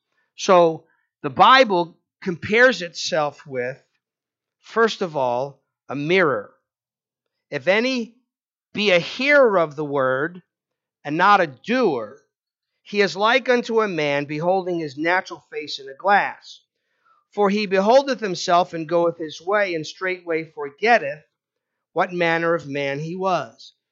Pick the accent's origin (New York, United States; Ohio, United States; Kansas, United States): New York, United States; I grew up on Long Island. I was a suburbanite.